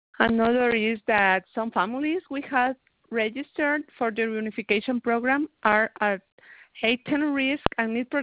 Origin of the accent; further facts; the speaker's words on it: Guatemala; I'm a lawyer from Guatemala